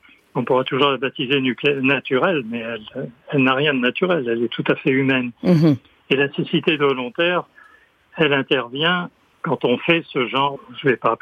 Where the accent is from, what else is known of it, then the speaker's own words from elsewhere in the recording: New York City, New York, United States; il se trouve que j'ai été élevé à New York